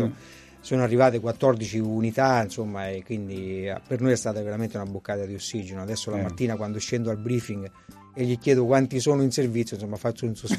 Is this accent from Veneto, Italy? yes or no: no; Todi, Umbria, Italy; Io vivo e provengo da Todi, in provincia di Perugia